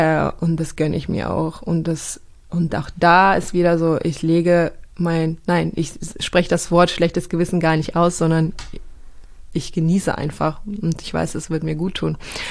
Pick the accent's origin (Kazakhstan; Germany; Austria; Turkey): Kazakhstan; born or raised there